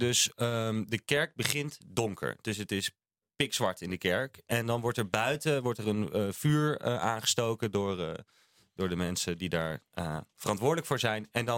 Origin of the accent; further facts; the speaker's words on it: Groningen, Netherlands; now in Laren, Netherlands; Ik woon in Laren. Ja. Dus kom ik vandaag uit Laren. Maar ik ben opgegroeid in Groningen.